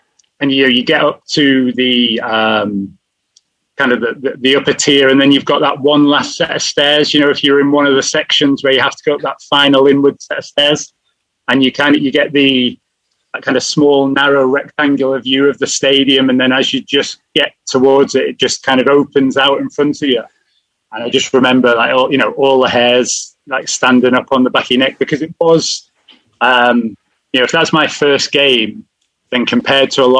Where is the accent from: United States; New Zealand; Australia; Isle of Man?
Isle of Man; So growing up on the Isle of Man, there's not many people that are kind of true, Manx kind of grandparents, parents.